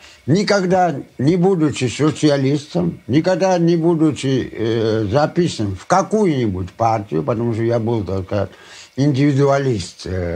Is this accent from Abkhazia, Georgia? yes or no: no; Tbilisi, Georgia; Я родился в Тифлисе. 6 ноября 1882 года.